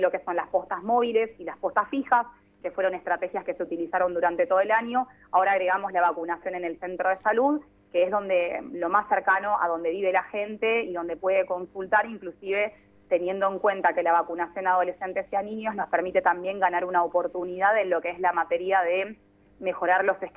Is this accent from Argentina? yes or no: yes; Buenos Aires, Argentina; moved away as an adult; now in Chaco, Argentina; yo soy oriunda de Buenos Aires, en realidad